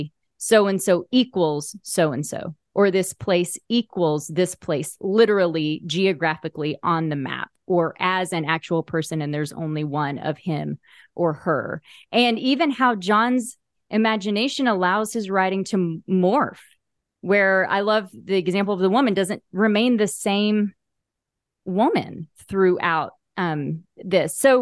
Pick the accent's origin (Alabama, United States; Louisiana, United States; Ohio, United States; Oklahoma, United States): Oklahoma, United States; And I grew up in Oklahoma.